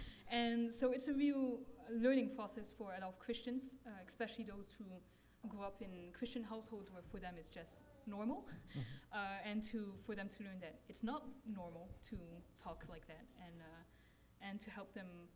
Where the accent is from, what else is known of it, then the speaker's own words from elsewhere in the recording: France; I was born and raised in France. My parents are from the Philippines, so I grew up speaking English at home and being somewhat familiar with American culture